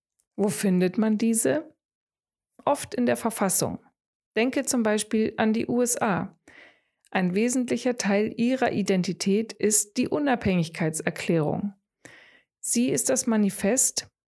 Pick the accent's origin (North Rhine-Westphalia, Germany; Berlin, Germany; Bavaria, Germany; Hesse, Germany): Bavaria, Germany; Munich; Zumindest beobachte ich das in meiner Heimatstadt München.